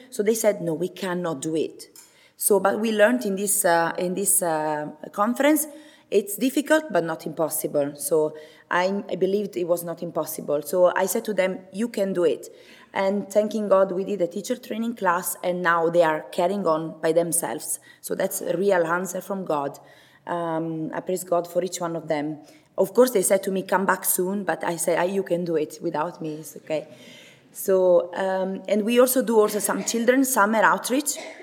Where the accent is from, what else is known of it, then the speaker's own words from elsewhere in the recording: Sicily, Italy; And this is my hometown there. It's in the south of Italy.